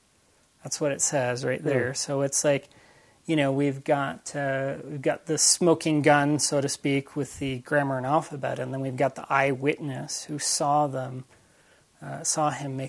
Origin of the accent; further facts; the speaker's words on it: South Bend, Indiana, United States; also born or lived in Baltimore, United States; We're originally from the East Coast. I was born in Baltimore. And my mom had been tracted out before I was born. We lived around the D.C. area for a while and Baltimore area. Then we moved to South Bend, Indiana.